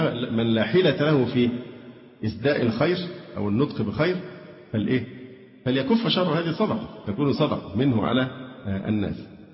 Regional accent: Alexandria, Alexandria Governorate, Egypt; أنا اسكندراني

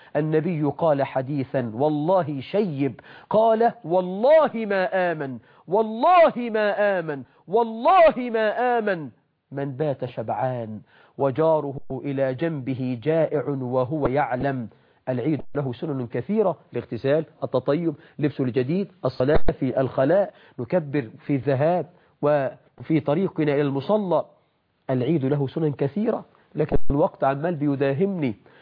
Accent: Egypt; بلدنا مصر

